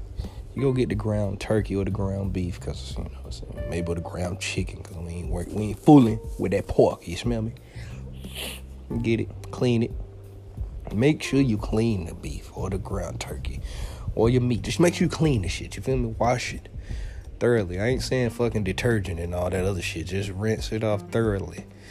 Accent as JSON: {"language": "English", "region": "the South", "country": "United States", "said": "I'm from the South. Bitch, it ain't nothing but fucking trees out here, bro."}